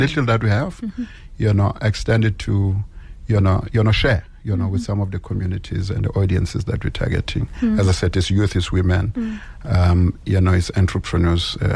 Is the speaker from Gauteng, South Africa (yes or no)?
yes; Orange Farm, Gauteng, South Africa; I grew up in Orange Farm.